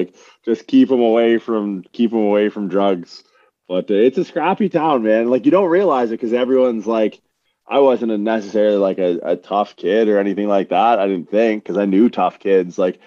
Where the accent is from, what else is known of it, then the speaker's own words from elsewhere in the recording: Windsor, Ontario, Canada; it's the single most impactful thing on me as a person as growing up in Windsor.